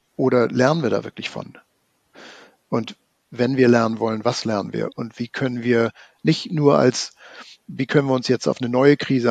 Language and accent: German; Hamburg, Germany; moved away as an adult; also born or lived in San Francisco, United States; weil ich ja damit aufgewachsen bin als Hamburger, selbst nach 20 Jahren San Francisco